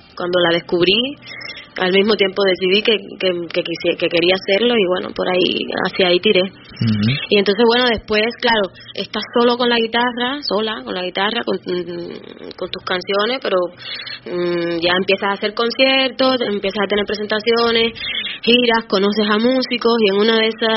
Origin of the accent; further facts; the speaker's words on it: Santa Clara, Villa Clara, Cuba; yo soy de Santa Clara, que es una ciudad pequeñita en el centro de Cuba, donde hay mucha tradición trovadoresca.